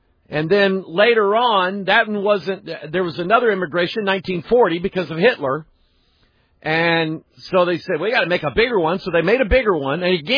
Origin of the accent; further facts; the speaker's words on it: St. Louis, Missouri, United States; when I was growing up in St. Louis, they always broadcast, you know, a mass service early in the morning on one of the local stations. You know, St. Louis is a pretty good sized Catholic town.